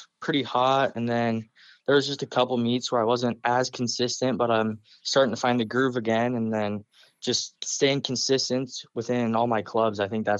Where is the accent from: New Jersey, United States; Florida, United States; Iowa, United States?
Iowa, United States; Des Moines; born there; now in Shelby, United States; In Des Moines.